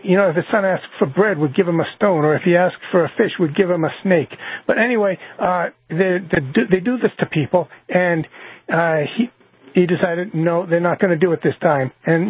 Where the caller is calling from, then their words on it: New Hampshire, United States; I'm from New Hampshire.